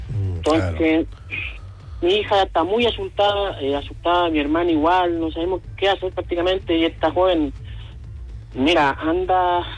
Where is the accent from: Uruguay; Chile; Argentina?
Chile; San Bernardo, Santiago Metropolitan Region; Si nosotros somos de San Bernardo.